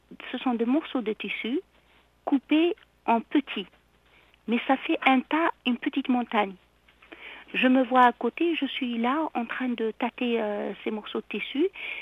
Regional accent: Algeria; je me vois aussi toujours chez moi, en Algérie, dans un endroit, parce que j'habite un peu, j'habitais dans un endroit semi-désertique.

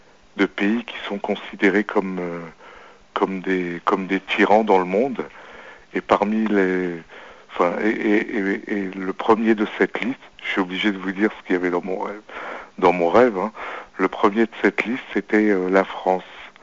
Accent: Algeria; On doit partir même en Algérie. Donc dans mon pays d'origine.

